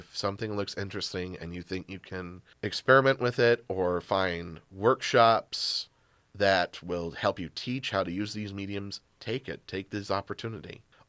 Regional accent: Toledo, Ohio, United States; So I was born and raised in Toledo.

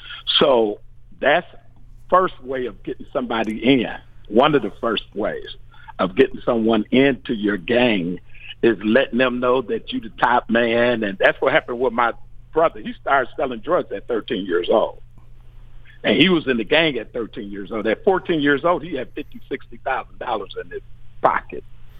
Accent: Detroit, Michigan, United States; And I'm from Detroit, Michigan, so it's on a totally different level.

